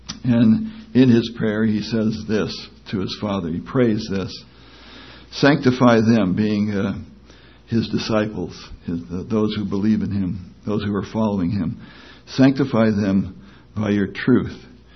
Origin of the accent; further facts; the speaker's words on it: Virginia, United States; I'm from Virginia. I'm a school teacher.